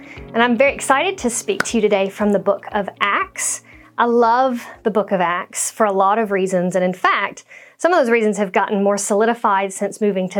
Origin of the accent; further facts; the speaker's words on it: the South, United States; As an American growing up, a lot of our narrative, at least speaking as a white Southern American woman